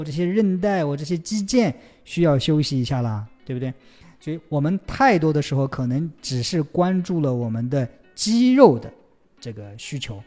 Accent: Taixing, Jiangsu, China; now in Shanghai, China; 我回了一趟老家，我的老家在江苏泰兴，那我工作的地方在上海。

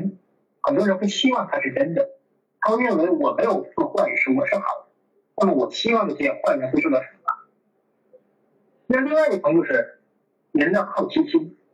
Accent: Shenyang, Liaoning, China; 你知道我小时候就我家乡沈阳

